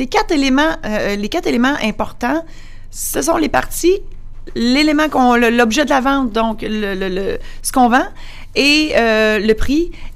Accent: Amos, Quebec, Canada; born there; Alors, je suis née à Amos et je vais mourir à Amos, probablement.

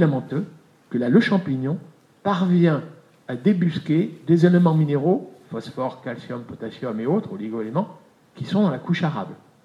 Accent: Normandy, France; Ils étaient intelligents, hein, et normands, je suis normand

